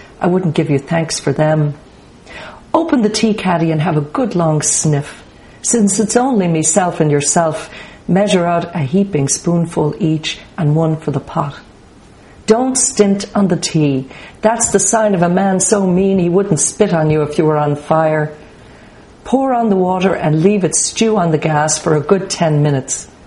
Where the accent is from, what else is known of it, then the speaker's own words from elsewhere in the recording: Dublin, Leinster, Ireland; I grew up in Dublin with my mother's family, but my father came from County Meath.